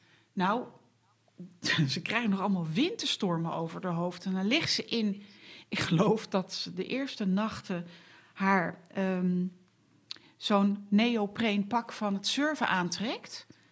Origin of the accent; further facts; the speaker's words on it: Netherlands; Ja, ik geloof dat wij als Nederlanders met onze enorm sociale vangnetten wel happy mogen zijn.